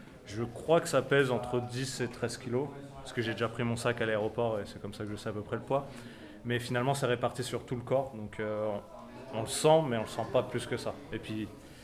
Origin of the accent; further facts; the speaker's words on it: Paris, Île-de-France, France; now in Strasbourg, France; Moi je suis originaire de Paris. J'ai joué 6 ans à Courbevoie, après j'ai joué 2 ans à Tours, puis 3 ans à Neuilly-sur-Marne, et enfin depuis l'année dernière, je suis à Strasbourg.